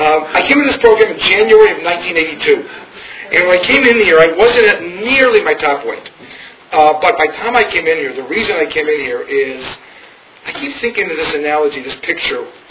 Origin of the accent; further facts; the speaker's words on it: Fairfax, United States; the real history is I grew up in the Fairfax area. I had what you'd call a fairly normal family.